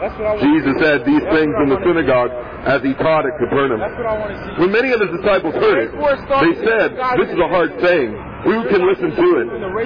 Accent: Pennsylvania, United States; born there; now in California, United States; I'm 50. I was born in Pennsylvania. I've been here in California for 40 years.

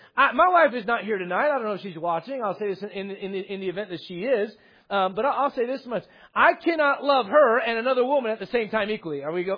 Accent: United States; I'm an American.

